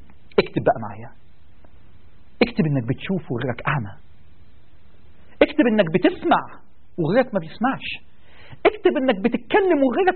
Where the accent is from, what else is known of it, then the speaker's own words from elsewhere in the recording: Egypt; عندنا في مصر يعني ايه العين عليها حارس؟